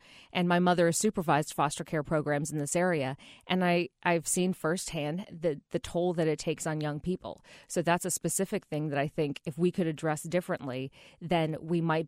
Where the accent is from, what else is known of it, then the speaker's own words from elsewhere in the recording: Champaign, Illinois, United States; I was born and raised in Champaign-Urbana